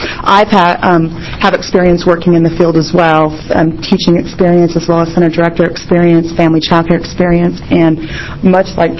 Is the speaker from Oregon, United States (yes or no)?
yes; Eugene, Oregon, United States; I'm from Eugene.